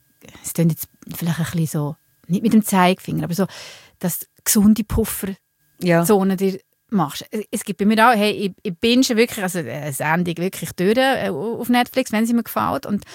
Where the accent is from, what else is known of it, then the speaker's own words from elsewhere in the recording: Solothurn, Switzerland; ich bin in Solothurn aufgewachsen